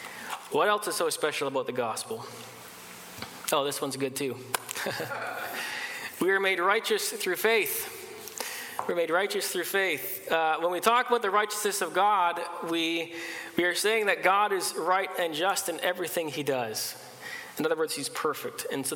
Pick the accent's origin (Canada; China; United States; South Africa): Canada; I have this passport, which highlights the fact that I'm a Canadian citizen.